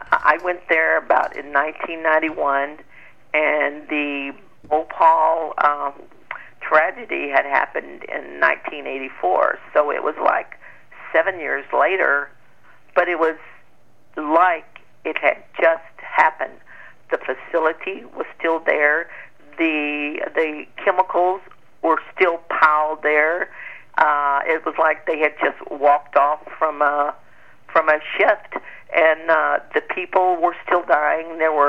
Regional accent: Texas, United States; I have a Union Carbide facility outside my hometown, and it had been there probably almost since the day I was born, so it was out there a very long time, and I remember it had just gotten the Safest Plant in Texas Award

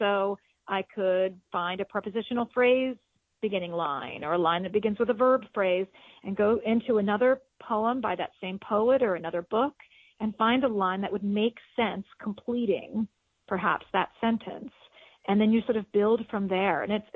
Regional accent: Ohio, United States; because I'm from Ohio.

